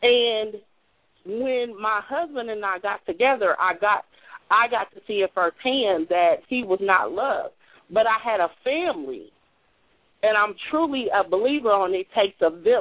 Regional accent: Columbus, Ohio, United States; I'm from Columbus, Ohio, and I am Sister Aina's niece.

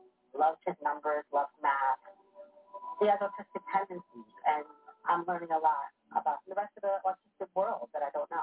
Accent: Sleepy Hollow, New York, United States; I grew up in Sleepy Hollow. I lived here my whole life.

